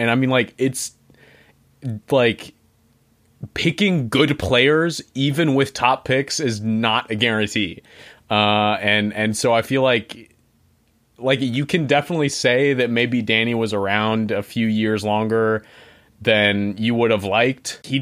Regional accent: Arlington, Virginia, United States; I'm from Arlington, Virginia. So, you know, one of the many dislocated, I guess

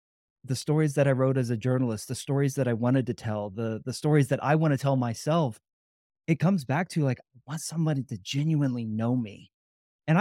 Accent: Kansas City, Missouri, United States; now in Denver, United States; But I'm originally from Kansas City. Now I live in Denver, the Denver area now.

